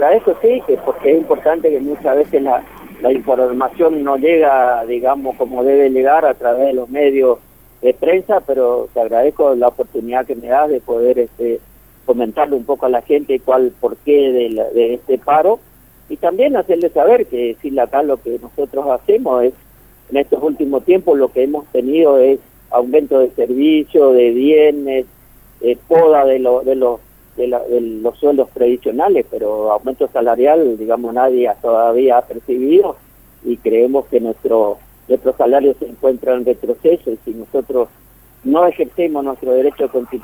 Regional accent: Alvear, Corrientes, Argentina; yo soy de Alvear

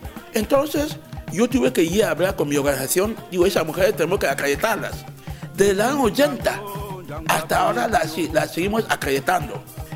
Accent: Argentina; now in Geneva, Switzerland; Viví aquí en Ginebra como embajador argentino.

